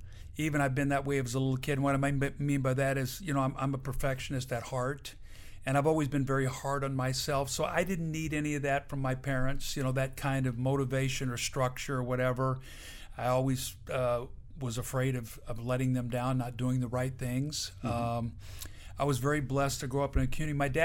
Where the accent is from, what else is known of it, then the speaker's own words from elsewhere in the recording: Benton, Illinois, United States; I grew up in Benton, Illinois, a town of about 7,000 people.